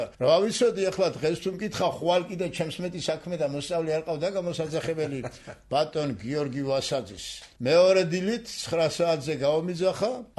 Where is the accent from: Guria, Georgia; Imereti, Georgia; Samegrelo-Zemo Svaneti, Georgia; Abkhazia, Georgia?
Guria, Georgia; Likhauri; მე სწორედ ლიხაურიდან და ჩემი ბავშვობიდან მოვდივარ